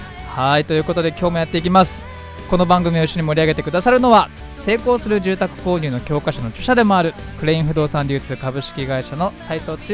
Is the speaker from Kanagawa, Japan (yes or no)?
yes; Fujisawa, Kanagawa, Japan; 藤沢出身の俳優タレントとして活動する